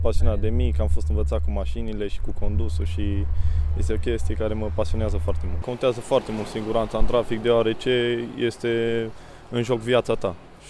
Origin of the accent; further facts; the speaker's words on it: Hunedoara, Hunedoara County, Romania; Hunedoara.